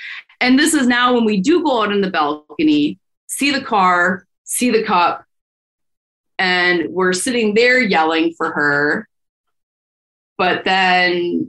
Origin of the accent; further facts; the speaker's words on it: United States; I was still growing up in the Fox Valley that's not going to happen here.